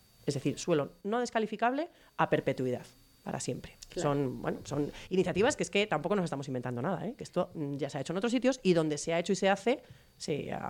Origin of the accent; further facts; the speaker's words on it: Parla, Community of Madrid, Spain; vengo de Parla, que es un foco, el sur de Madrid, de lo que fue el ladrillazo en su momento